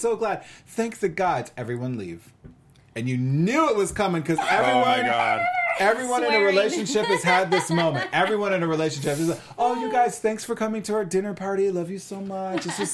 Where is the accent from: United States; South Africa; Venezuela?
South Africa; I'm South African.